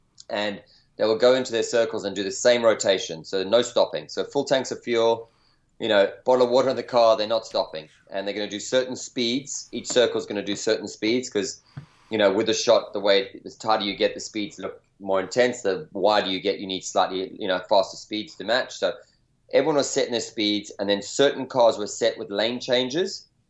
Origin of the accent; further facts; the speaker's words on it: South Africa; now in California, United States; growing up in South Africa in an outdoor environment, and now California